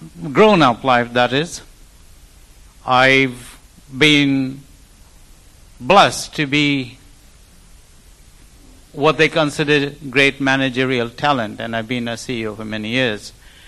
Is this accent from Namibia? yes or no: no; India; now in New Zealand; As an Indian, you know, a mic in my hand is a great handicap, because we love to talk with our hands.